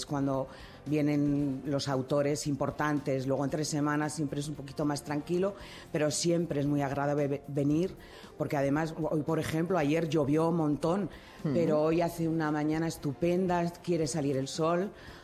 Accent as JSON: {"language": "Spanish", "region": "Navarre", "country": "Spain", "moved": "yes", "lives_now": "Madrid, Spain", "said": "Yo soy navarra, vine a Madrid hace 30 años, o sea que me siento madrileña de adopción y casi dices, he tenido el mismo tiempo en un lugar que en otro"}